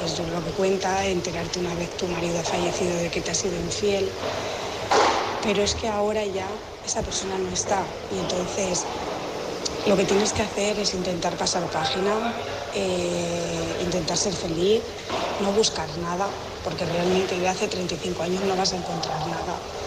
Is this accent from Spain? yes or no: yes; Barcelona, Catalonia, Spain; de Barcelona.